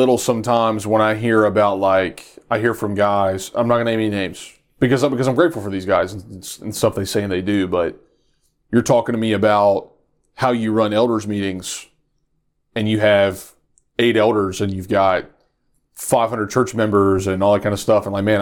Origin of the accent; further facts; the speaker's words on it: Kings Mountain, North Carolina, United States; now in Cherryville, United States; I grew up in Kings Mountain. I pastor in Dallas. I live in Cherville.